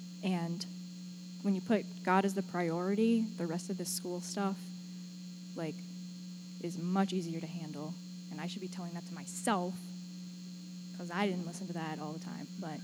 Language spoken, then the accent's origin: English; Texas, United States; now in Ashland, United States; like, if you don't know, I'm from Texas. What am I doing in Ohio?